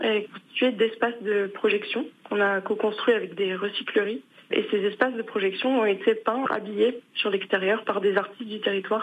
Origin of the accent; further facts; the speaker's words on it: Brittany, France; moved away as an adult; also born or lived in Paris / Spain / Canada; parce que moi, je suis partie de Bretagne pour mes études et mon travail.